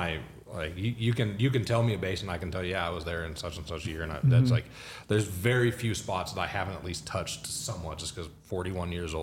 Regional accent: Wyoming, United States; I grew up in Southwest Wyoming.

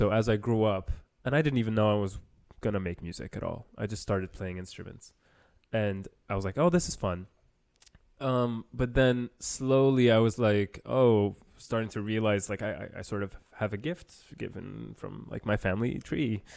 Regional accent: Lebanon; also born or lived in Cairo, Egypt; Born there, my family's from Alexandria. It was beautiful. The thing is, I didn't even spend too long there. I spent about 2 to 3 years there before I traveled to Lebanon.

